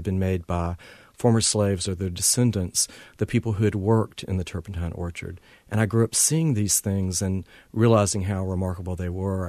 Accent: Southern Pines, North Carolina, United States; Growing up in Southern Pines, it's a folk story that I always had heard about this.

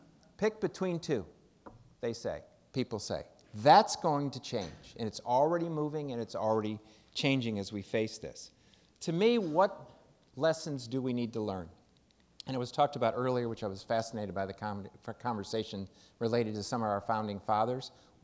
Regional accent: Detroit, Michigan, United States; I'm one of 11 children, Irish Catholic, Detroit.

